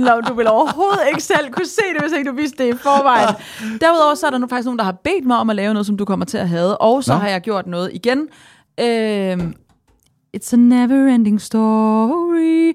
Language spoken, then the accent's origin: Danish; Jutland, Denmark; Altså, det er fordi, det vi kommer fra Jylland.